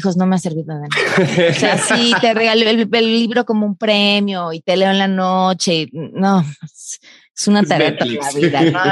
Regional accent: Mexico City, Mexico; En la Ciudad de México, de aquí, de toda mi vida, chilanga.

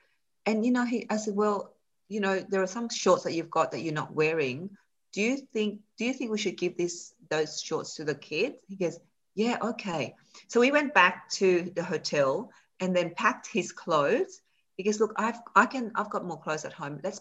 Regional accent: Fairfield, New South Wales, Australia; where I was growing up in Fairfield, it was very culturally diverse. There were a lot of migrants and refugees being resettled

